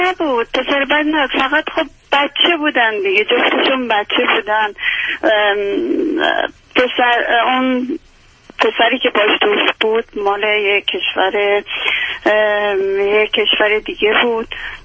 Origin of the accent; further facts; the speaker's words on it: Iran; من چون خودم از ایران هستم میدونم فرهنگ چطوری هست